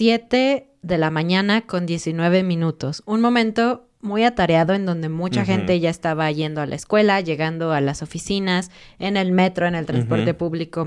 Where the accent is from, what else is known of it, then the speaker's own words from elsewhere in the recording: Mexico City, Mexico; En México, en muchas partes, especialmente en Ciudad de México, de donde somos, tiembla.